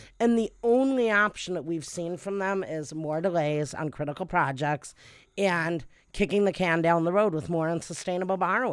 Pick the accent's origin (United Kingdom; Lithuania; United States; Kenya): United States; I grew up on the Illinois-Indiana border and can remember that toll road very well.